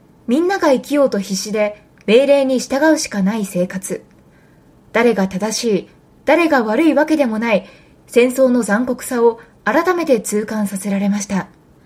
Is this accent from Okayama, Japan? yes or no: yes; Okayama, Japan; 今スポーツが熱い私のふるさと岡山県。